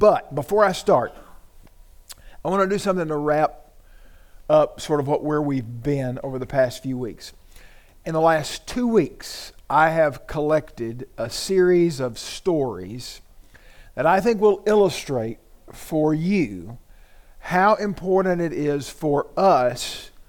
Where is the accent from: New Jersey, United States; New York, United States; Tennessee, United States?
Tennessee, United States; From my home state of Tennessee, Vanderbilt University Medical Center has a center for transgender health.